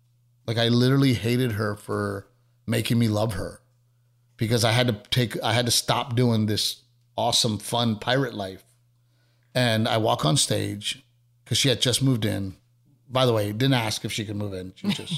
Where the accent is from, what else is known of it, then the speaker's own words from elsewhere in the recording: Texas, United States; Like, of course I'm Texan, but I want to represent us on a huge level, right?